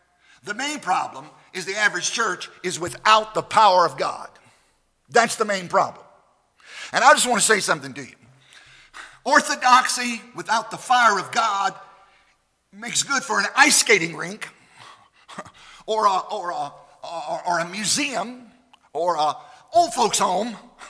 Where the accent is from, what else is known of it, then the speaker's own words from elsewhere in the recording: Virginia, United States; Now, I grew up in Southside, Virginia, which I don't think we have marijuana candy bars out there yet.